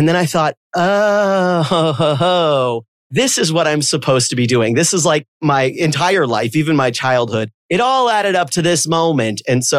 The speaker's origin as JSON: {"language": "English", "town": "San Diego", "region": "California", "country": "United States", "tie": "born there", "said": "It was probably a warm day in April when I was born. I was born in San Diego."}